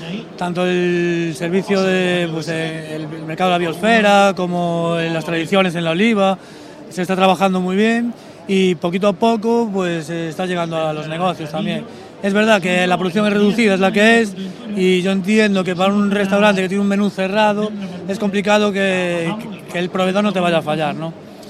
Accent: Galicia, Spain; En mi caso, soy gallego, pues hago mucha cocina que tiene que ver con Galicia.

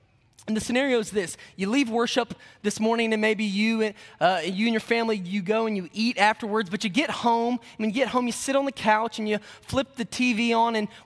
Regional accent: Mount Juliet, Tennessee, United States; I am from Mount Juliet, Tennessee.

